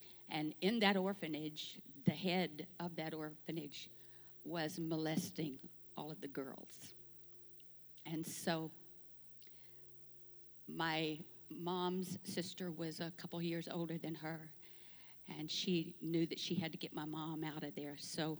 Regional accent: St. Paul, Minnesota, United States; born there; And 15 months later, I was born in St. Paul, Minnesota.

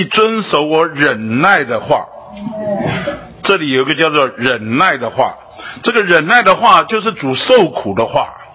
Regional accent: China; 因为我们中国人说，人生不如意的事十之八九。

